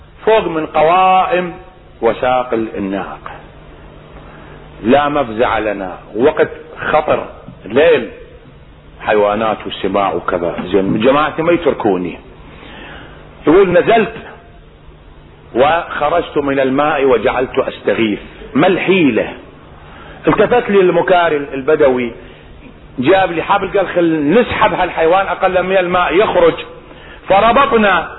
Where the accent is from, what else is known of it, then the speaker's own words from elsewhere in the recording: Najaf, Najaf Governorate, Iraq; الشاب شبهته بشاب كان عندنا في النجف